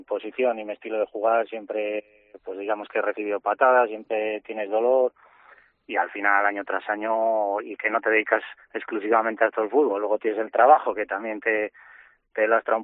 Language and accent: Spanish; Palencia, Castile and León, Spain; yo soy de Palencia y estaba al lado cerca de casa